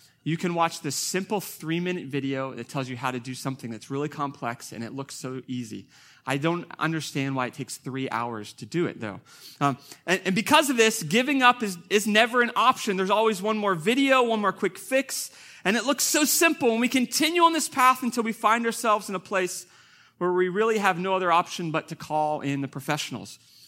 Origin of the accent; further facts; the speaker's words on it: Pittsburgh, Pennsylvania, United States; we're from Pittsburgh. And I grew up in that area, and it's a wonderful place. It's the home of the Steelers, of course, which we're very proud of.